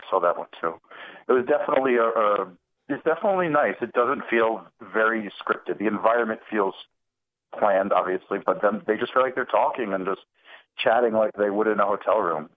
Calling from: New Jersey, United States; in New Jersey.

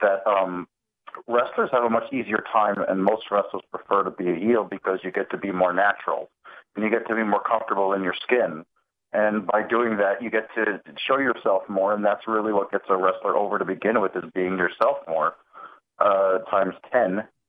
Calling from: New Jersey, United States; in New Jersey.

